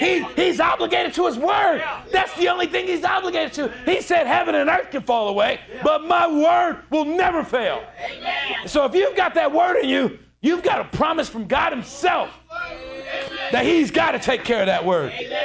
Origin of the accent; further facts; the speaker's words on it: Dayton, Ohio, United States; I'm from Dayton. No, we're at in Dayton by the base. Isn't that Fairborn? Oh, you know the area. Yep, that's where I'm from.